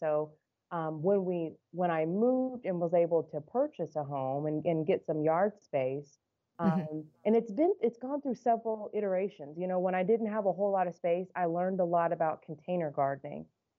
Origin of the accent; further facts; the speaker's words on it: Georgetown, Illinois, United States; now in Danville, United States; Correct. I grew up in Georgetown.